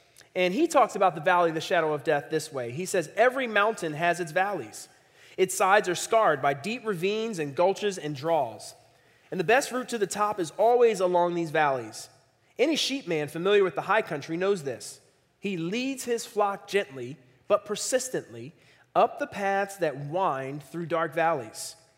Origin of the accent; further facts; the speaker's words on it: Philadelphia, Pennsylvania, United States; I'm from Philly. And in Philly, we would say, that'll preach.